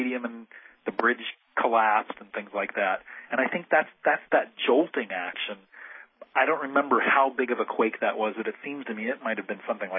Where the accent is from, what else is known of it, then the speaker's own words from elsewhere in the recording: California, United States; now in New York, United States; And what's interesting as a Californian is it felt completely different from the kind of quakes they have out in California.